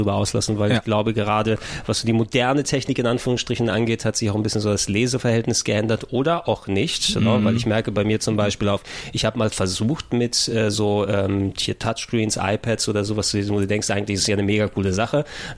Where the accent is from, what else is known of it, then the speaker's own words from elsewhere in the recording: Germany; born there; first language Greek; German is a second language; Ich bin in Deutschland geboren.